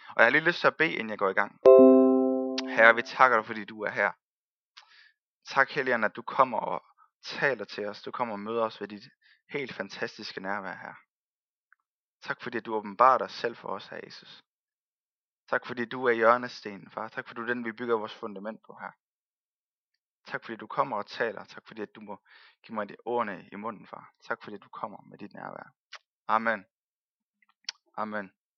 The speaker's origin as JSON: {"language": "Danish", "region": "North Denmark Region", "country": "Denmark", "lives_now": "Mariager, Denmark", "said": "Jeg kommer faktisk oprindeligt fra Thy."}